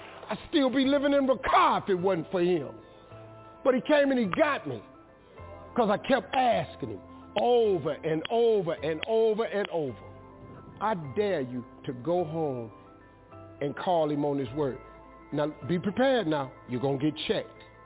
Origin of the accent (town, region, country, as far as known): Welch, West Virginia, United States